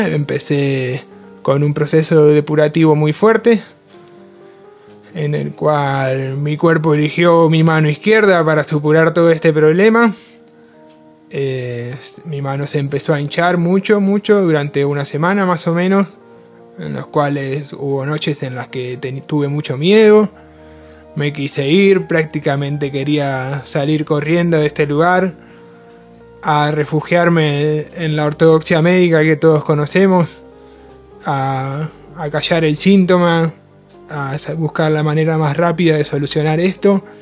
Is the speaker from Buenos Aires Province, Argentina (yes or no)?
yes; Luján, Buenos Aires Province, Argentina; tengo 26 años, soy de Luján